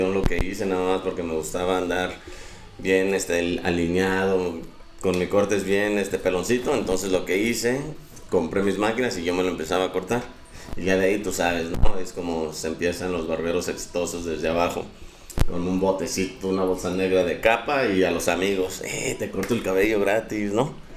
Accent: California, United States; born there; also born or lived in Tlalnepantla, Mexico; Y yo nací aquí, de hecho, en Tlalnepantla, Estado de México. Pero a los 6 años me llevaron a California, Estados Unidos. Y ya regresé como a los 26. Me regresaron a los 26.

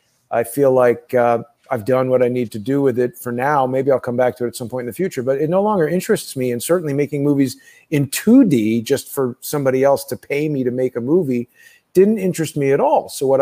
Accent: New York City, New York, United States; And maybe that's from growing up in New York, where this is a big city with a lot of people around.

